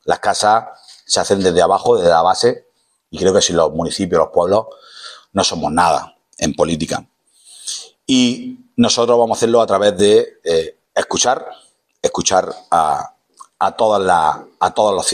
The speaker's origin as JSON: {"language": "Spanish", "town": "Almería", "region": "Andalusia", "country": "Spain", "said": "Nos consideramos españoles por los cuatro costados, somos andaluces por los cuatro costados y sobre todo somos almerienses."}